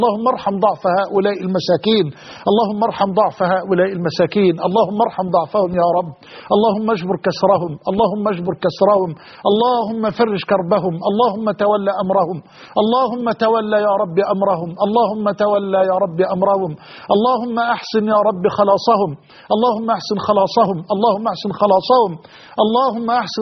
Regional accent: Egypt; وأسأل الله أن يحفظ بلدنا مصر

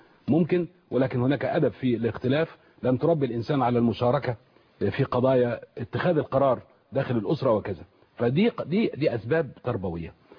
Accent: Egypt

